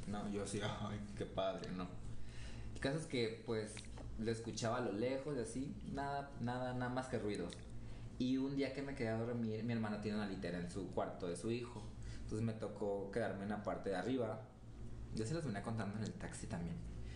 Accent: Villahermosa, Tabasco, Mexico; No, pues yo, soy de Tabasco. Soy originaria de Villahermosa, Tabasco. Tierra caliente, chica.

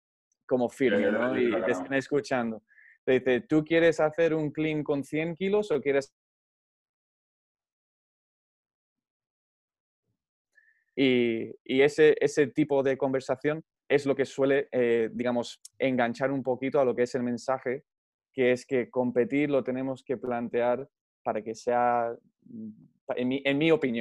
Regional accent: California, United States; moved away; Yo soy originalmente de California.

